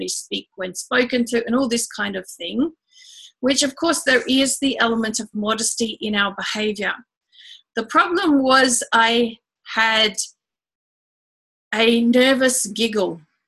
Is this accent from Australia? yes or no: yes; Australia; Anyway, the whole idea of being my Aussie self went well with the audience because it was the Aussie audience.